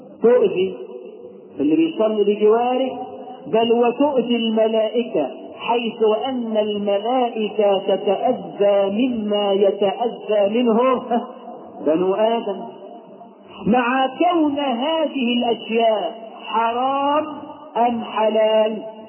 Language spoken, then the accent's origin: Arabic; Egypt; وإحنا عندنا في مصر